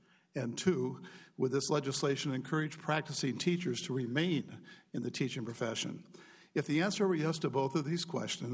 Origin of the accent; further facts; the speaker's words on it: Iowa, United States; My home state of Iowa, 5 weeks ago, passed major changes to Chapter 20.